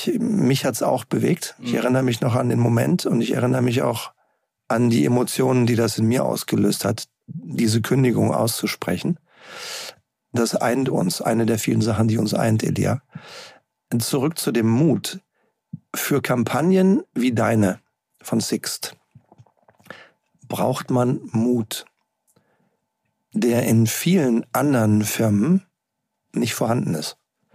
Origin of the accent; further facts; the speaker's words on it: Rhineland, Germany; Ja, und dieses kleine, leichte Augenzwinkern hat wahrscheinlich nicht nur mich als Rheinländer angesprochen